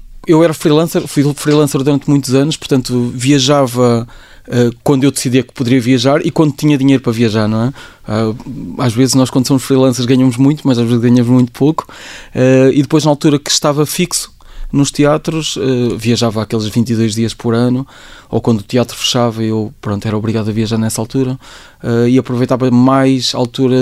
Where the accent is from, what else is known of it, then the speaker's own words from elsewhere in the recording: Ovar, Aveiro, Portugal; a verdade é que eu venho de Ovar, portanto, Ovar é tudo plano.